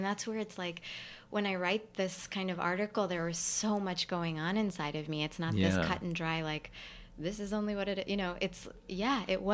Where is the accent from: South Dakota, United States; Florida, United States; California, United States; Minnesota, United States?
Florida, United States; Yes, on the Tampa Bay side, which was, it was a beautiful upbringing, but being between being an American and being Indian was a little bit challenging.